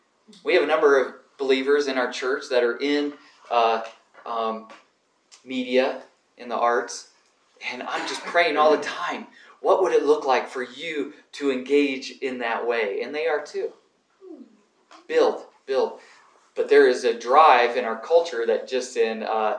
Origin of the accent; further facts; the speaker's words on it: Indiana, United States; born there; I live in California now. I was born in Indiana.